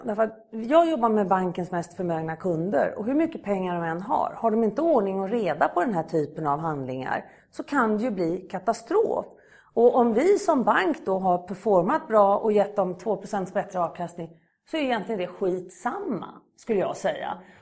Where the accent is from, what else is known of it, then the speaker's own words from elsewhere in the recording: Malmö, Skåne, Sweden; Född och uppvuxen i Malmö.